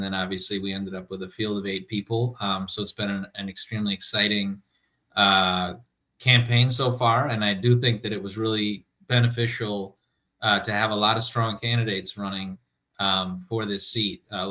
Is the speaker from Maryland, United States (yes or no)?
no; Milwaukee, Wisconsin, United States; born or raised there